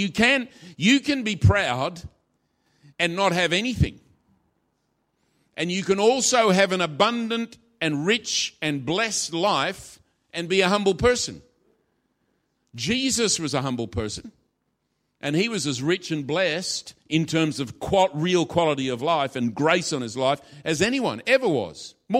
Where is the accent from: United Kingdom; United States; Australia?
Australia; I'm an Australian